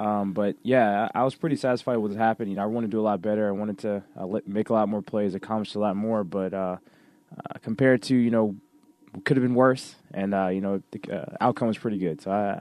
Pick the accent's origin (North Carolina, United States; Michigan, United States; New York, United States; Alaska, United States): North Carolina, United States; Well, I am from North Carolina, so we do race down there.